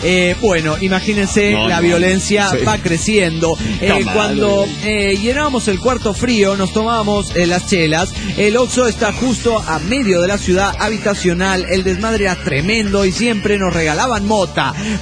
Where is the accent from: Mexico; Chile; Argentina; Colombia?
Mexico; Atoyac de Álvarez, Guerrero; de Otoyac, de Álvarez, Guerrero, México.